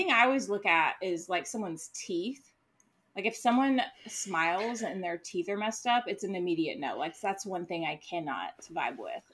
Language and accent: English; Georgia, United States; It's you're from California and I'm from Georgia, but we're basically have the same upbringing.